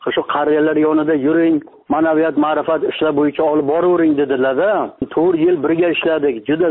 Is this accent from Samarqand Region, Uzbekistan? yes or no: yes; Kattakurgan, Samarqand Region, Uzbekistan; Men Kattaqo'rg'on, Samarqand oblasi Kattaqo'rg'ondanman.